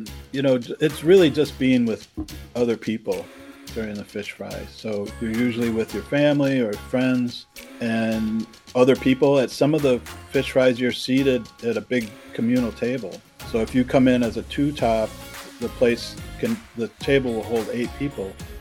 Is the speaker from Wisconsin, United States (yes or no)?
yes; Wisconsin, United States; But yeah, so I grew up in Wisconsin, basically had fish fries all my life and enjoyed them.